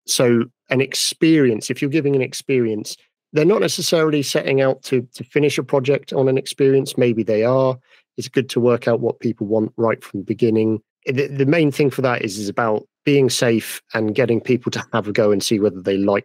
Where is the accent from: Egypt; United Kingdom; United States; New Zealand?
United Kingdom; I brushed it off because I'm British and we don't take compliments very well.